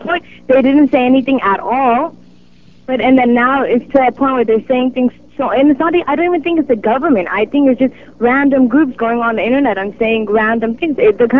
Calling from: Berkeley, California, United States; I'm calling from UC Berkeley.

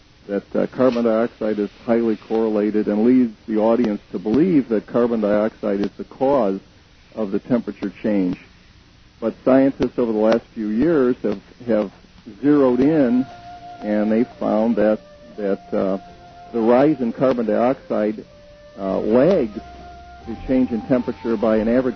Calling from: Chicago, Illinois, United States; I'm calling from Chicago tonight, and we vary between about -5 and 95 degrees Fahrenheit every year.

